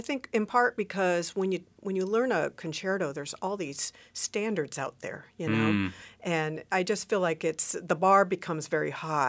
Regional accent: Tucson, Arizona, United States; born there; And I was born in Tucson.

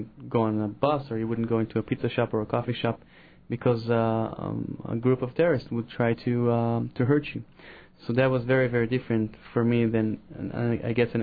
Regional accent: Israel; English is a second language; Well, I don't think people know how similar life in Israel and America is.

